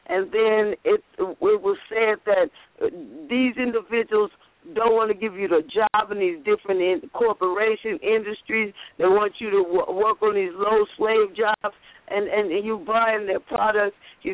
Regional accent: Richmond, California, United States; Hello from San Francisco. I'm from the Bay Area, Richmond, California.

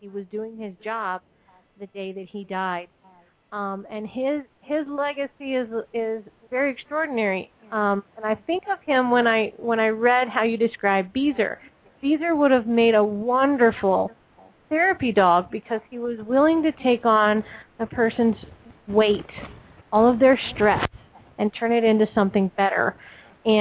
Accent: California, United States; I don't play hockey, Doug. I'm from California. We didn't even have hockey when I was in school.

